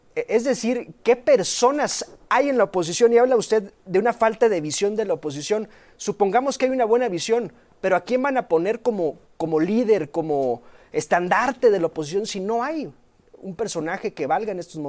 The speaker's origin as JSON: {"language": "Spanish", "region": "Sinaloa", "country": "Mexico", "said": "le echaré un vistazo al estado de donde soy. Veo Sinaloa"}